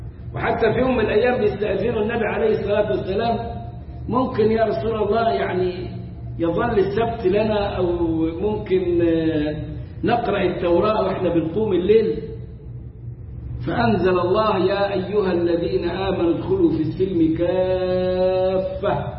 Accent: Egypt; عندنا في مصر يقولوا

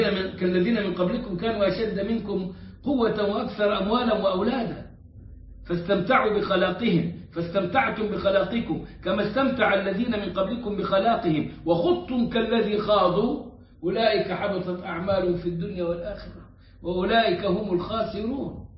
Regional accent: Egypt; حاجات دي حصلت عندنا في مصر على مدى 100 سنة

